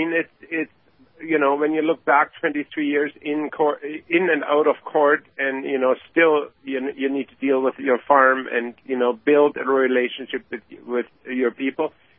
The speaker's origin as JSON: {"language": "English", "country": "Germany", "second_language": "English", "said": "because of my background, I'm coming from Germany, you know, my parents were lived during the time, you know, when the Nazis came up"}